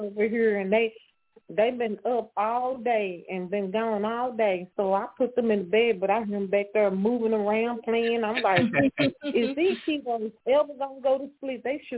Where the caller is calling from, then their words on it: Texas, United States; Hey, guys. Hey, Don and Sonny. … from Texas.